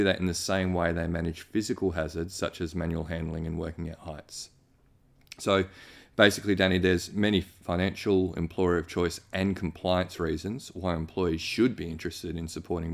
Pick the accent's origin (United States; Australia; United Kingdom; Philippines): Australia; including my home country Australia